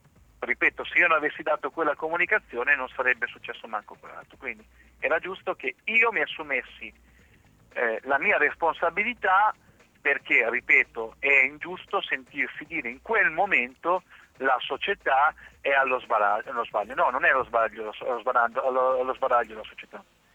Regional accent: Ancona, Marche, Italy; accent: Romagnol s; also born or lived in Romagna; sono d'Ancona e anche se ho la S romagnola, perché è dovuta al fatto che ho la S romagnola per i miei trascorsi in Romagna e tutto il resto, io sono d'Ancona

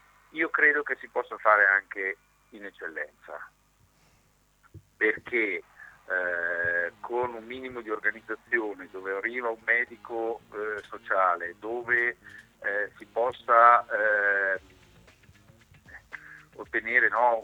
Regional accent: Ancona, Marche, Italy; accent: Anconetano; E se vuoi in anconetano, parlo in dialetto.

